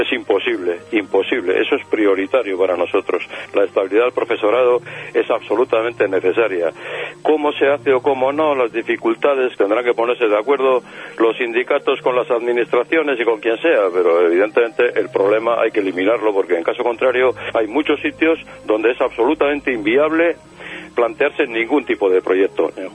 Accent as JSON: {"language": "Spanish", "region": "Basque Country", "country": "Spain", "said": "Yo soy vasco, conozco a esta mujer"}